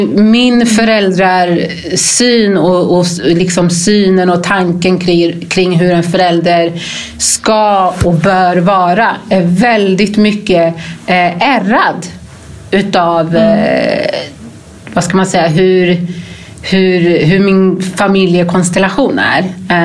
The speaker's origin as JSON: {"language": "Swedish", "country": "Gambia", "said": "jag är ju ursprungligen från Gambia."}